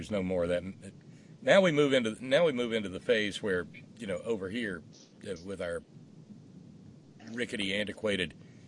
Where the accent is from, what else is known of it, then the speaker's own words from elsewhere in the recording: Chicago, Illinois, United States; I'm from Chicago, so I'm loving this.